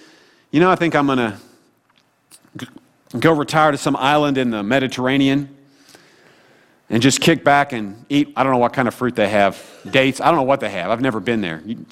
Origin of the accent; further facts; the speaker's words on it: Sedalia, Missouri, United States; I used to go out and visit in my hometown a lot with my dad would take me out and we'd go visit people, you know, for our church, a little Calvary Baptist church there in Sedalia.